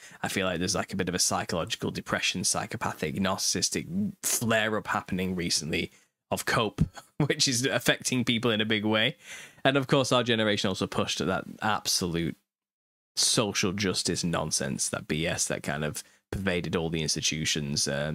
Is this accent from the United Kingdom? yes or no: yes; United Kingdom; I'm too British to do such a thing.